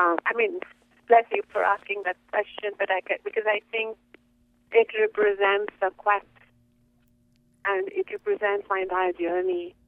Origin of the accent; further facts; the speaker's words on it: India; born there; I was born in India. I'm born in a traditional family. I'm married.